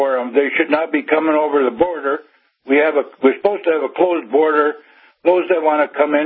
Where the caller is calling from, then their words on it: Buell, Minnesota, United States; Buell, Minnesota.